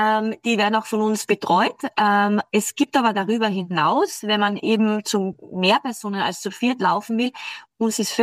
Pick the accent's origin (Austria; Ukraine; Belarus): Austria; Klagenfurt, Carinthia; also born or lived in St. Veit an der Glan; Also ich bin geboren in St. Veit an der Glan, bin aber in Klagenfurt Schule gegangen.